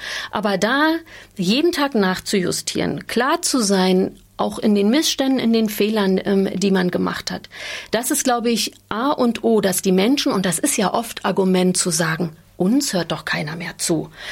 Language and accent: German; East Germany, Germany; Ich als Ostdeutsche, das müssen wir machen.